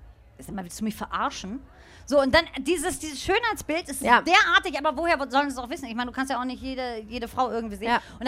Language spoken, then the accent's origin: German; Berlin, Germany; Ich komme ja aus Berlin. So. Und manchmal bin ich so stolz, ja, auf diese Stadt. Manchmal ist es auch sehr assi. Manchmal passt es auch genau zusammen. Mhm. Also, ich bin jetzt nur im Prenzlauer Berg. Prenzlauer Berg, der Mutti-Bezirk, ne?